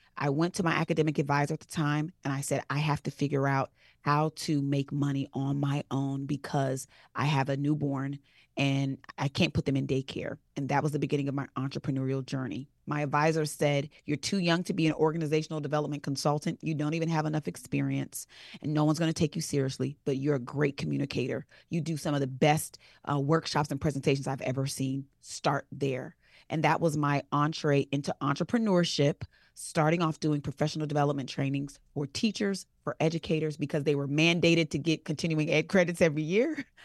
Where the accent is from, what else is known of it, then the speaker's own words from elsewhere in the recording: Jamaica; My entire family. And I'm Jamaican.